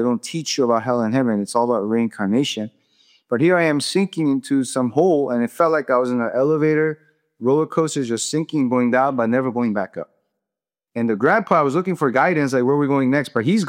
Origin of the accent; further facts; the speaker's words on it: South Korea; now in United States; In South Korea, my home country, 40 people commit suicide every day.